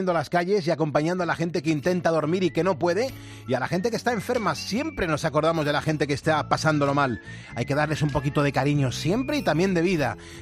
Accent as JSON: {"language": "Spanish", "town": "Madrid", "region": "Community of Madrid", "country": "Spain", "said": "Yo soy de Madrid."}